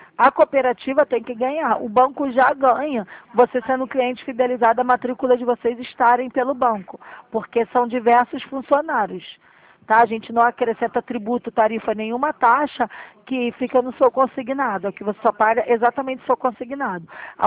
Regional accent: Maricá, Rio de Janeiro, Brazil; eu sou de Maricá, você é meu vizinho.

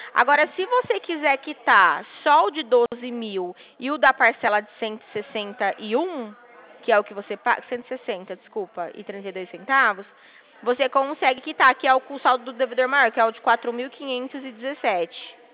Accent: Dracena, São Paulo, Brazil; Eu também sou de Dracena.

